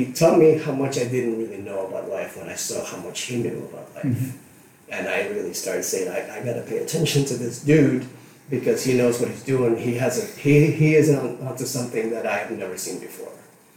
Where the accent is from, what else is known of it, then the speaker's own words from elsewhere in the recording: Puerto Rico; English is a second language; now in United States; And I barely spoke English. I spoke most than a lot of people did in Puerto Rico, but it's different when you come to the States growing in a Spanish-speaking island. It's more Spanglish.